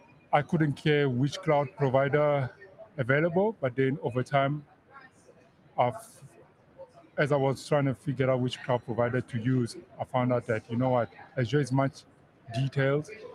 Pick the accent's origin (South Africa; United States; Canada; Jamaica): South Africa; I'm from South Africa.